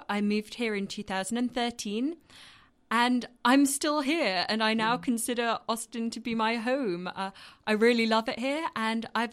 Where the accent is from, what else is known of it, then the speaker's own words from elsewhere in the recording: Bath, South West England, United Kingdom; Well, I grew up in Bath, which is at the southwest of England, really near Bristol.